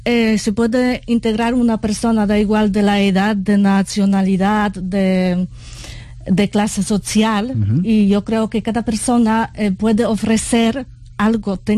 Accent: Poland; Spanish is a second language; aparte que soy de Polonia, pues puedo ofrecer polaco, plancha, cocina también polaca

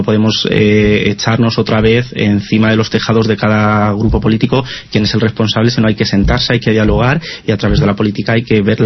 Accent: Spain; tanto los catalanes como los españoles que formamos parte de esta nación, pues España.

